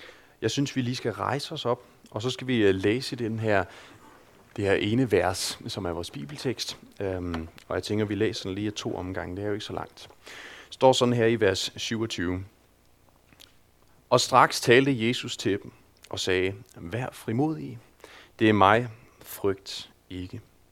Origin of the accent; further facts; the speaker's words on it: Region of Southern Denmark, Denmark; now in Aarhus, Denmark; Jeg kommer ned fra Sønderjylland af, har nogle forældre dernede, der hedder Annemette og Ole.